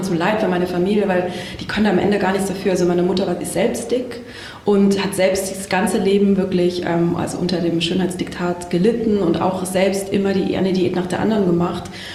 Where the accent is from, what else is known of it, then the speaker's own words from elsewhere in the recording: Baden-Württemberg, Germany; Aus Süddeutschland, aus einem kleinen Dorf am Fuße der Schwäbischen Alb.